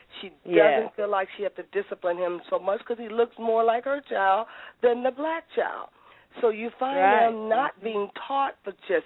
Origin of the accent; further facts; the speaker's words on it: Gary, Indiana, United States; I grew up in Gary, Indiana. I just happened to live in the suburb.